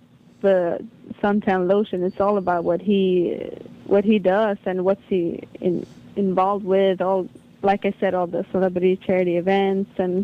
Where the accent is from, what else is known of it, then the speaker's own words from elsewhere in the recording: Sweden; Yeah, because I was from Sweden and a good dancer.